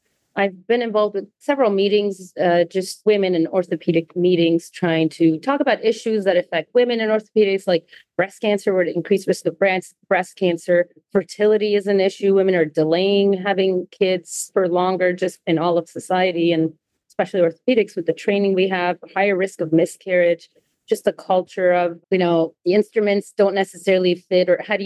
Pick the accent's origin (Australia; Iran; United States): Iran; English is a second language; now in North America; I grew up in Iran, which is a very male-dominated society, right, where women don't necessarily have the same rights and freedoms. And I came to North America